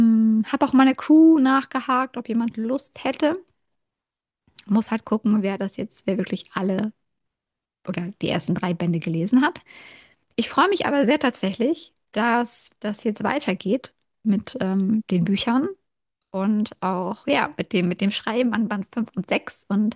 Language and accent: German; Kiel, Schleswig-Holstein, Germany; Ich bin ja Ostseemädel, ich komme aus Kiel, ich bin dort geboren und aufgewachsen